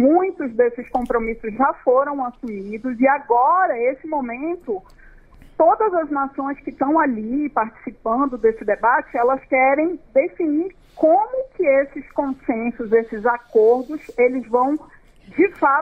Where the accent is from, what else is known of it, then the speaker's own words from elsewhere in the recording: Belém, Pará, Brazil; e agora estarei em Belém, né, na minha terra natal